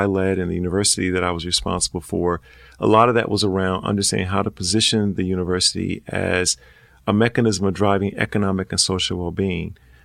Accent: Chicago, Illinois, United States; I'm a kid from the South Side of Chicago who's got a PhD and is working at one of the top universities in the world.

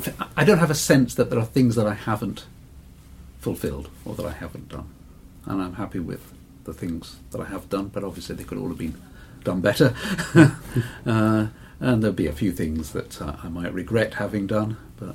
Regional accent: Liverpool, North West England, United Kingdom; born there; I was born shortly after they came to England, as I was born in Liverpool, which I have absolutely no memory.

